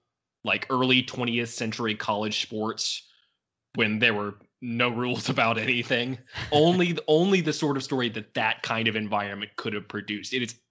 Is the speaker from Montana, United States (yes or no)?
no; Birmingham, Alabama, United States; So I'm originally from Birmingham. I'm also an Alabama fan, grew up a big Bama fan.